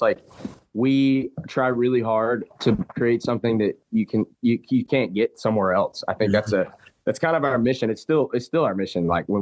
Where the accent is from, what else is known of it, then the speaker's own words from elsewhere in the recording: Fayetteville, Georgia, United States; I'm from Fayetteville, Georgia. So we're about an hour south of Atlanta, and born and raised there.